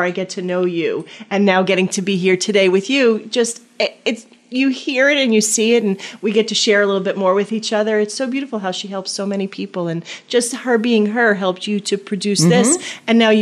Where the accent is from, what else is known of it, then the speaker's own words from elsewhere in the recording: Long Island, New York, United States; So I love how she was making fun of us about that we're from Long Island